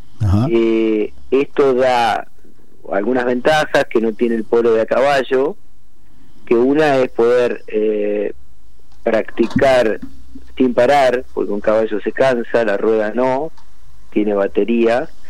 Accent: Coronel Suárez, Buenos Aires Province, Argentina; Gente de Dorrego, de Coronel Suárez, de donde soy yo, de Punta Alta, Bahía Blanca, bueno, gente de acá alrededor.

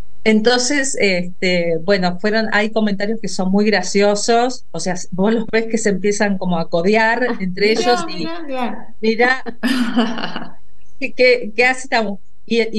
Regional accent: Buenos Aires, Argentina; now in Bariloche, Argentina; yo vivía en Buenos Aires, nací en Buenos Aires

